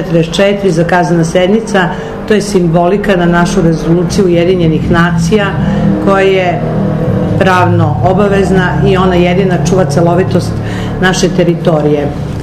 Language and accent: Serbian; Niš, Southern and Eastern Serbia, Serbia; inače potpredsjednica izvršnog odbora novog DSS-a, poreklom iz Niša